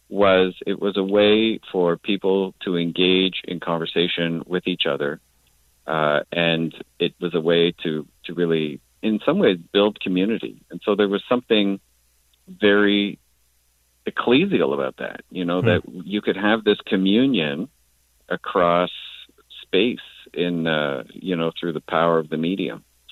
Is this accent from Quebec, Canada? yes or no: yes; Quebec, Canada; I'm from Quebec originally, so I'm fluent in French